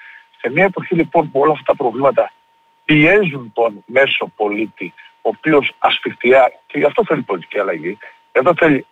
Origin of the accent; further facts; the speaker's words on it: Karydi, Crete, Greece; στο χωριό μου το Καρύδι, στο Λασίφι